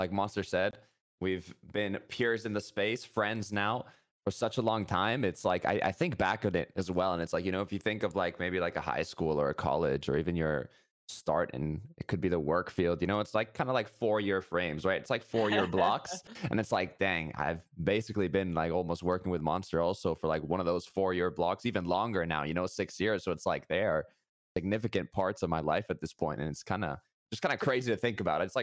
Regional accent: Spain; also born or lived in Ireland / United States; And that's because I actually grew up, not in the US, but I grew up in Spain. So growing up, I actually had to go through over like 7 different schools because I was constantly moving between Spain. My mom's also Irish, so I lived in Ireland for a while. And then also, obviously, the US.

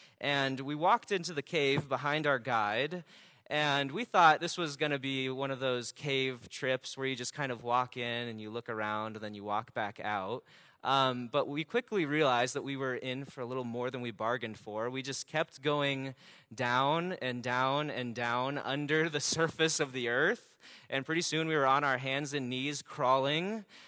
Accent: Kansas City, Missouri, United States; So I grew up in Kansas City

